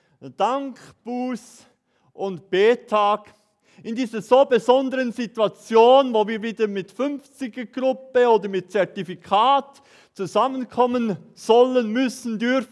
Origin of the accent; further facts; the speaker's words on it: Bern, Switzerland; Und ich habe mich richtig privilegiert gefühlt, so als Berner